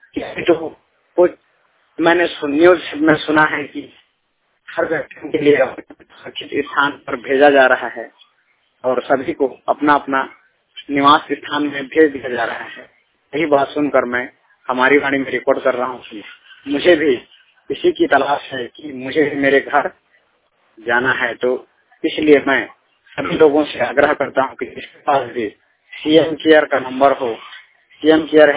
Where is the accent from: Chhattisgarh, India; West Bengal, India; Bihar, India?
Chhattisgarh, India; Gaur Bahari; मैं ग्राम गौर बहारी जिला रायगढ़ छत्तीसगढ़ का रहने वाला हूँ।